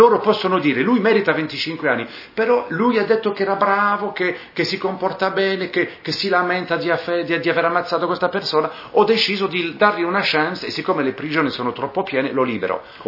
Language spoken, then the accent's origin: Italian; France; Italian is a second language; in Francia, il mio paese